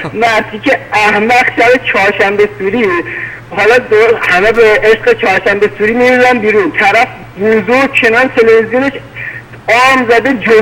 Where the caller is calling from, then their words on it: Karaj, Alborz, Iran; من 27 سالم از کرج هستم.